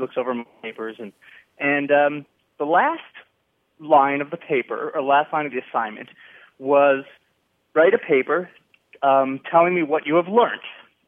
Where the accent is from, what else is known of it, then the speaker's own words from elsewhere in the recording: United States; I'm American, so, you know, I was not.